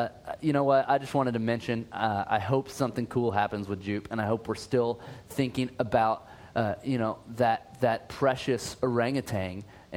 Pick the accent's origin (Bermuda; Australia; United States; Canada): Australia; I'm Australian.